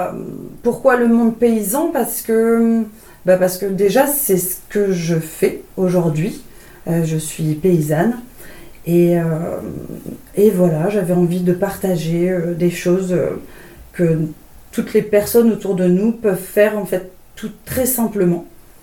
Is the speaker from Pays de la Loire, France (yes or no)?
no; Lille, Hauts-de-France, France; Je passais tous mes week-ends chez ma grand-mère quand même, donc à la campagne. Je suis lilloise, hein, donc c'est vraiment une grosse ville.